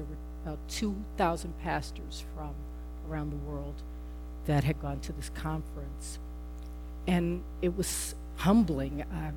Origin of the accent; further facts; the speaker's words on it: United States; And so, you know, I'm American, and I'll admit to being a bit cynical sometimes.